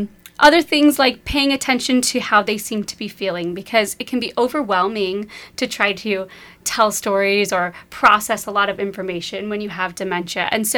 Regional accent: Pocatello, Idaho, United States; Yeah, I grew up in the Mountain West in Pocatello, Idaho, which is a small town far, far away.

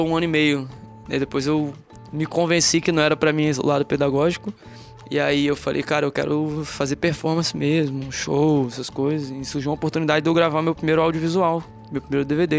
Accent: Espírito Santo, Brazil; Na verdade, eu não sou da Vila Rubim, né? Eu sou do Morro do Quadro.

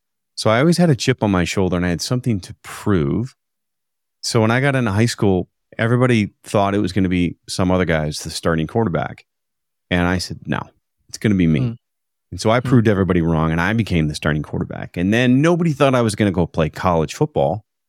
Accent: United States; I grew up a kid in the States.

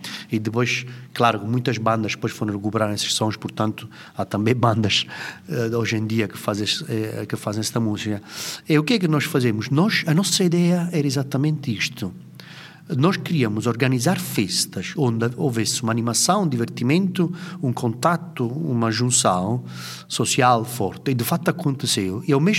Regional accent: Italy; Portuguese is a second language; now in Portugal; E, pois, sendo eu italiano, ainda mais, não é, um italiano, a fazer isto em Portugal, a fazer música africana.

